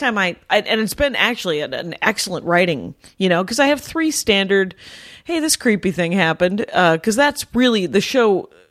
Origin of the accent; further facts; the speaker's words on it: Milwaukee, Wisconsin, United States; The joke there, of course, we're from Milwaukee, very proud.